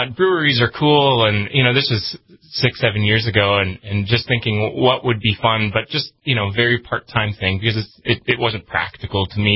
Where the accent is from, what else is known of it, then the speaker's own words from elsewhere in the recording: Hazen, North Dakota, United States; Well, I grew up in Hazen, the heart of Sakakawea South Shore.